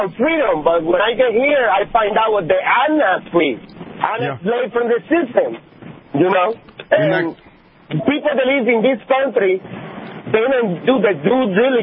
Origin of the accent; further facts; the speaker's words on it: Puerto Rico; now in Williamsburg, United States; Well, I am originally from Puerto Rico, but I live in Williamsburg, Virginia.